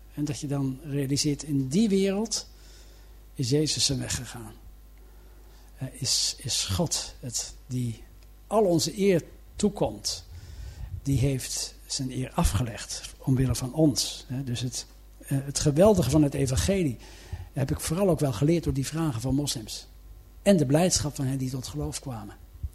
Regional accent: Middelburg, Zeeland, Netherlands; also born or lived in Zeist; Ik ben opgegroeid in Middelburg met weinig allochtonen om me heen.

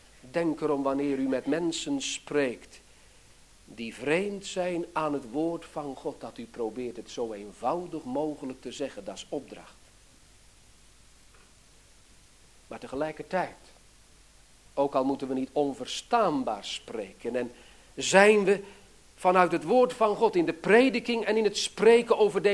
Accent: Netherlands; Goed, er waren ook momenten dat ik blij was dat ik Hollander was, maar dat ging om andere dingen.

